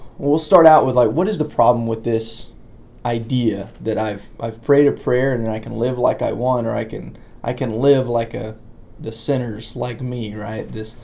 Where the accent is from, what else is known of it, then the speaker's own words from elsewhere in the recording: Pensacola, Florida, United States; growing up in Pensacola, I came from a church where one of the missions was to convert Christians to Christianity.